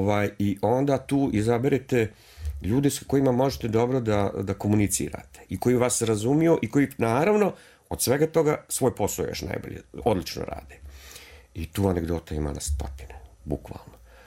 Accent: Banja Luka, Republika Srpska, Bosnia & Herzegovina; also born or lived in Sarajevo; otac je rođen u Sarajevu, ja sam rođen u Sarajevu, majka iz Banja Luke i otac je dobio posao u Banja Luci

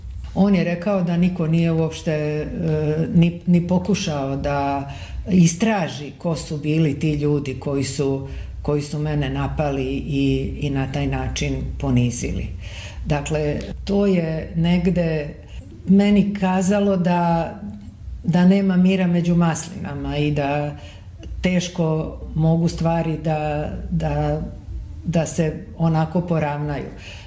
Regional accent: Zagreb, City of Zagreb, Croatia; moved away as an adult; now in Serbia; Ja sam iz Zagreba došla 91. godine. Meni je bilo vrlo teško u Zagrebu

